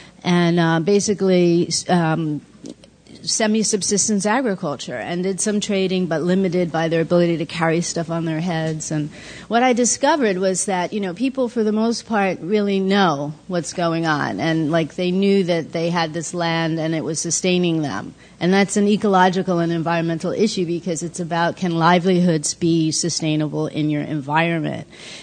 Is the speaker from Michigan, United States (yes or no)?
no; New York City, New York, United States; I grew up in the Bronx. My dad is from Liberia